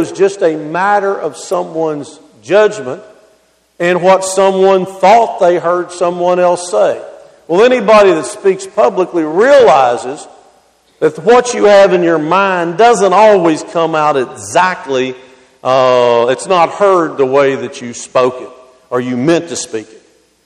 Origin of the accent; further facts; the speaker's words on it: Louisville, Kentucky, United States; I grew up in Louisville, Kentucky, and there were quite a bit of prejudice that went on in a whole lot of different directions.